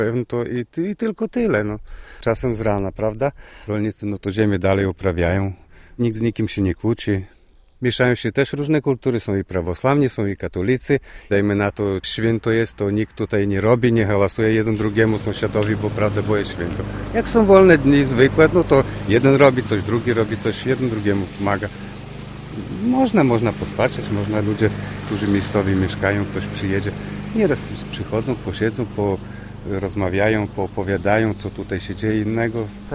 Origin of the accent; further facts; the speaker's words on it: Białystok, Podlaskie Voivodeship, Poland; Ja jestem z Białegostoku.